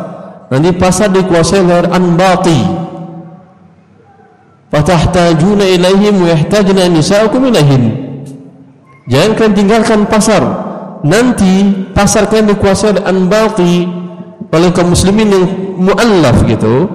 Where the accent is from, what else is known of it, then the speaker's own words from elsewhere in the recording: Padang, West Sumatra, Indonesia; Ada sebagian orang dari daerah Padang, kebetulan saya dari Padang